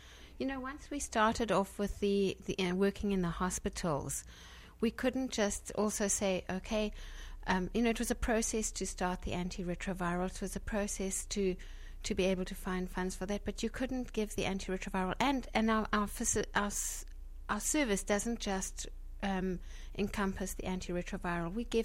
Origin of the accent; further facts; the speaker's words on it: South Africa; I'm second generation South African, but I am a South African.